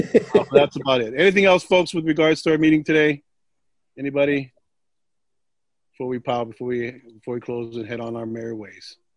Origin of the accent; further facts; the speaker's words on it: Hawaii, United States; As a Kanaka Maoli and as a Kanaka, yeah. As a Hawaiian and as a human being, yeah.